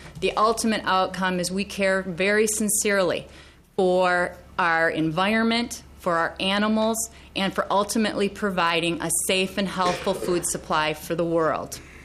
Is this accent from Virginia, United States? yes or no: no; Altura, Iowa, United States; I'm from Altura, Monona County.